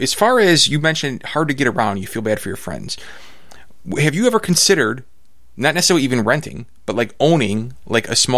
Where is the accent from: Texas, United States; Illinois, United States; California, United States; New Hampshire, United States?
Illinois, United States; Chicago; because I'm from Chicago and we pronounce about every third vowel correctly here, I couldn't quite spell it.